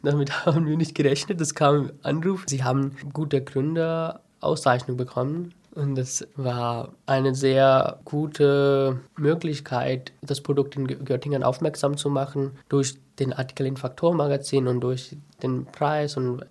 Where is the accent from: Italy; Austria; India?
India; now in Germany; Das ist vor 5 Jahren in Indien entstanden. Ich komme auch aus Indien.